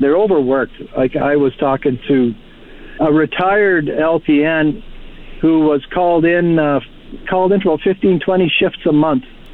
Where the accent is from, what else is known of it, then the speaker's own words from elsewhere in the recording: Lac La Biche, Alberta, Canada; I'm from Lac La Biche myself, and I'm currently on the line here helping out in Athabasca